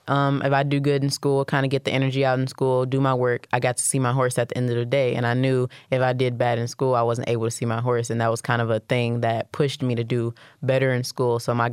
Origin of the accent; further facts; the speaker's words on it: Detroit, Michigan, United States; But actually, being in Detroit has taught me a lot. And growing up in Detroit, we didn't have many options as to what to do.